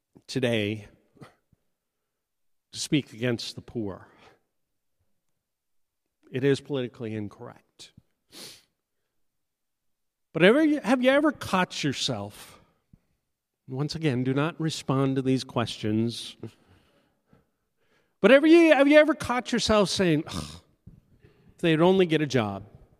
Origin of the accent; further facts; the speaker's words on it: Canada; I'm Canadian, by the way, so I can say those kind of things.